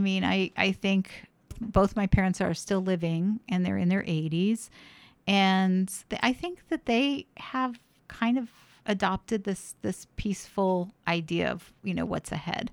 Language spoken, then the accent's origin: English; Warwick, New York, United States; now in Portland, United States; My husband died. I lived in my hometown in Warwick, New York.